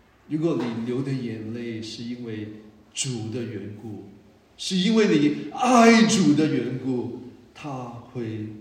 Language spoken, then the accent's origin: Chinese; China; 我们中国人说一句话